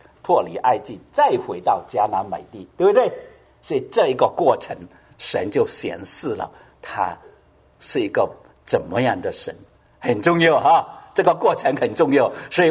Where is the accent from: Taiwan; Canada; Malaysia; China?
China; 就好像我们中国人呢、啊，以前呢、啊，都没有啊，连我的父母啊，都一样。